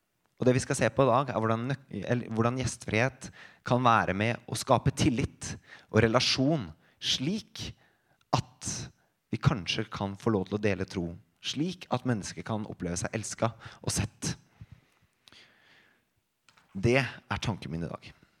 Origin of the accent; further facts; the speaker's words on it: Innlandet, Norway; Jeg er jo ikke hedmarking, jeg er fra Østerdalen